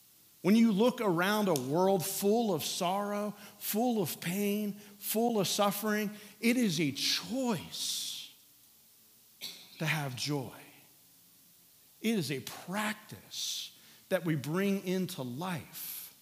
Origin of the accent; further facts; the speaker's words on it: Midwest, United States; I grew up in the Midwest.